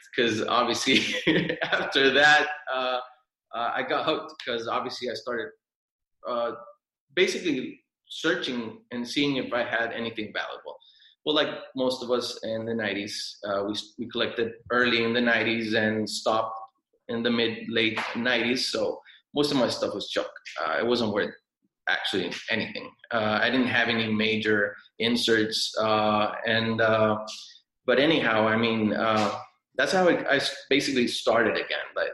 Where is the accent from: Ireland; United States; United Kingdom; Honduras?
Honduras; Like you guys, well, most of you guys know, I am from Honduras.